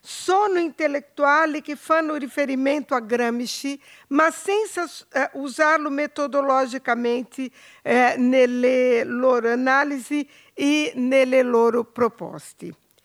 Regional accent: Brazil; accent: Brazilian; Italian is a second language; devo parlare in italiano con il mio accento così forte brasiliano.

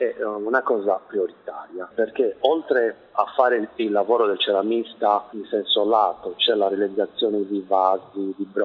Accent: Sardinia, Italy; rispecchia l'amore che ho per la mia terra, perché la Sardegna ha un immenso patrimonio culturale

